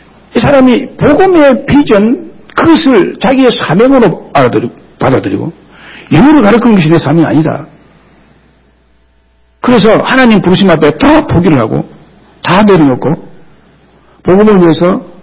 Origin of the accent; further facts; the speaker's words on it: Goseong, South Gyeongsang, South Korea; 여러분 경남 고성은 그러면 오늘 168번지에서 무슨 쓰란 것이 나겠어요 여러분